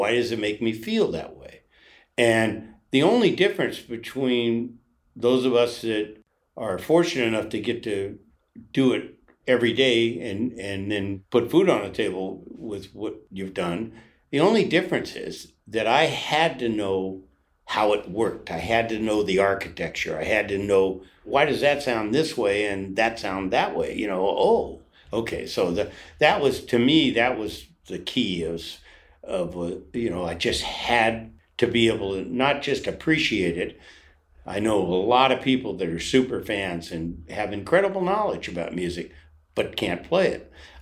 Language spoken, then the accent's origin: English; Berkeley, California, United States; born there; I was five. I was born in Berkeley, California, and my aunt and uncle lived down here in L.A.